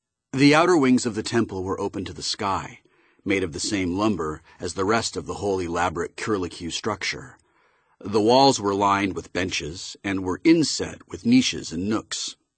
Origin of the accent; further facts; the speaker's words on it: San Francisco, California, United States; After all, I grew up in San Francisco, the place with the largest concentration of burners in the world.